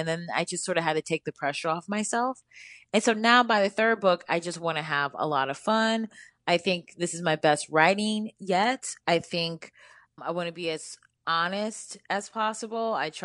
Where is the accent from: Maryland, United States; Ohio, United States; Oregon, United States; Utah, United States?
Ohio, United States; Cleveland; now in Brooklyn, United States; I live in Brooklyn. But I think I learned so many foundational things in the Midwest. I'm so glad that I grew up in Cleveland.